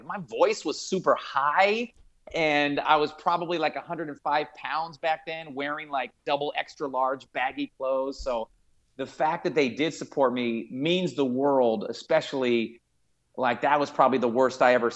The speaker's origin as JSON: {"language": "English", "region": "California", "country": "United States", "tie": "born or raised there", "also_born_or_lived": "Phoenix", "said": "I grew up in the Bay Area. She grew up in the Sacramento area. So without knowing each other, we grew up about 2 hours apart."}